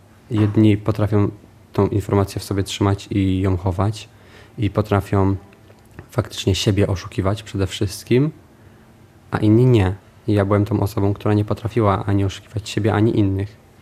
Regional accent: Lower Silesian Voivodeship, Poland; Ja pochodzę z bardzo małej miejscowości, która sobie liczy 700 mieszkańców około. Wieś pracownicza, która powstała przy zakładzie pracy dużym, przy elektrowni Turów. Tam się też urodziłem, tam miałem pierwszych przyjaciół, tam chodziłem do szkoły podstawowej, do przedszkola.

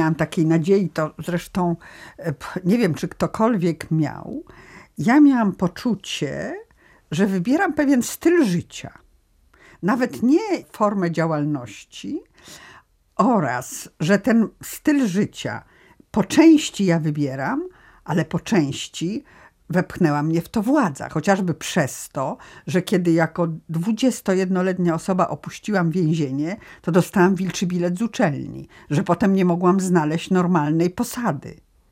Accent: Łódź, Łódź Voivodeship, Poland; Ja się urodziłam i wychowałam w takiej lumpenproletariackiej dzielnicy Łodzi na Bałutach.

